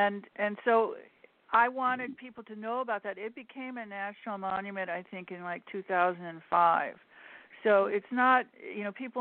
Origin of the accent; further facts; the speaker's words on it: Alaska, United States; wherever you live, like, you know, I'm from Alaska, right? So you're a little bit tougher.